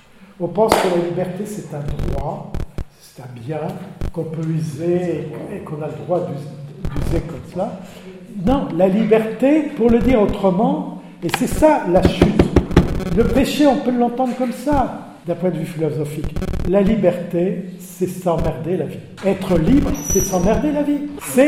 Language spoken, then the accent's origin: French; France; born there; Je suis né là, je suis né en France et je suis pas né au Kenya.